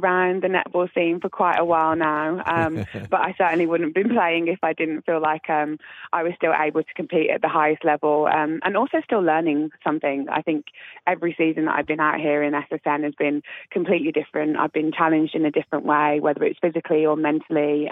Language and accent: English; Birmingham, West Midlands, United Kingdom; and Birmingham is my hometown. So it's where I was born, where I grew up.